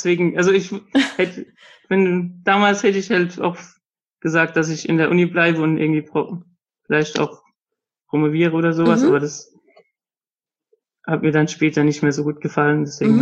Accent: Frankenthal, Rhineland-Palatinate, Germany; now in Heidelberg, Germany; Aus Frankenthal, aus der Pfalz.

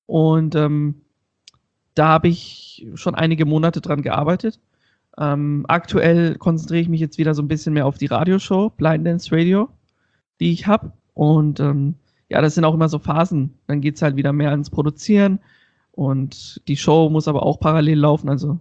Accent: Nuremberg, Bavaria, Germany; Ich komme aus Nürnberg

